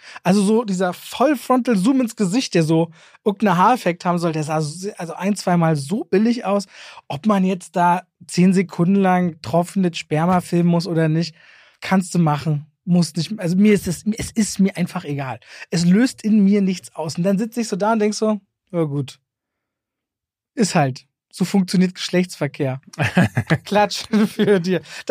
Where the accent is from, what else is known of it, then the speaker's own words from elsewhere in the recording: Germany; Ich habe gelernt, wie nah Norwegisch, wenn es das hier ist, wie viel man als Deutscher versteht.